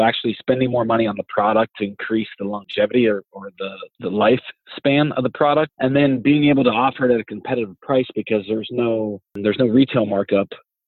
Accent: Ohio, United States; As I said, I'm from Ohio, still reside in that same area, Northeast Ohio.

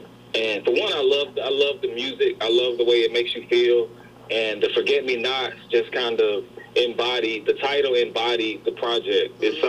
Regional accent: Jackson, Alabama, United States; now in Nashville, United States; I'm an Alabama native. I'm a Jackson, Alabama native.

